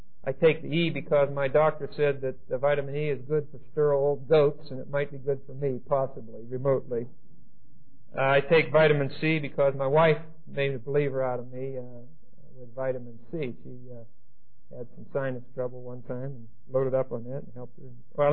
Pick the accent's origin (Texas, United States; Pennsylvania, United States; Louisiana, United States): Pennsylvania, United States; Pittsburgh; I was raised in Pittsburgh. We have two enormous rivers meeting at the source of the Ohio River.